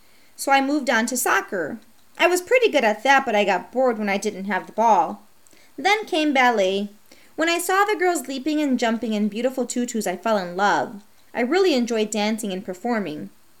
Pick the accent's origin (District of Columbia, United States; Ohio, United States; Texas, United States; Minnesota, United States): Ohio, United States; I began competing at the compulsory level, traveling around my home state of Ohio, as well as Kentucky, Indiana, and Michigan.